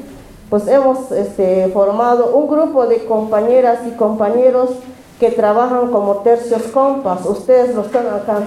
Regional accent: Chiapas, Mexico; vengo de Caracol 3, La Garrucha.

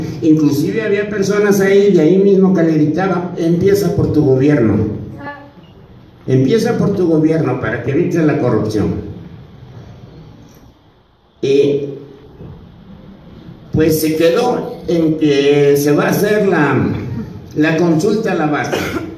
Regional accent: Moyotepec, Morelos, Mexico; van a llegar a mi pueblo, Moyotepec

